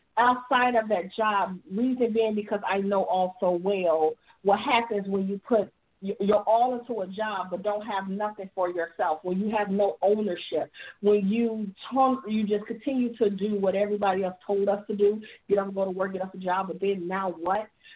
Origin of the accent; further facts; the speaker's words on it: Chicago, Illinois, United States; I am from Chicago, Illinois, where I come from a place of, I don't know, dysfunction